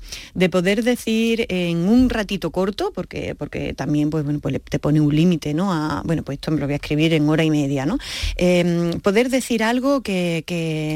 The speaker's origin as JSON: {"language": "Spanish", "town": "Jaén", "region": "Andalusia", "country": "Spain", "said": "Yo soy trianera de Jaén, solo decirlo"}